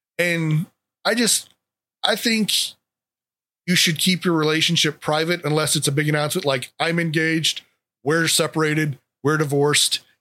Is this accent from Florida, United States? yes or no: yes; Kissimmee, Florida, United States; that's three of our things we love: Publix, Florida, and my hometown, Kissimmee.